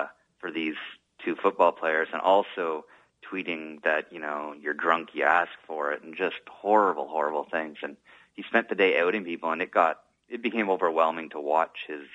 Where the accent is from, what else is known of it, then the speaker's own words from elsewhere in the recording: Ottawa, Ontario, Canada; also born or lived in Montreal; When people say, "Where are you from?" I said, "Well, you know, I lived in Montreal for 8 years. I skipped by the whole "I'm from Ottawa" part."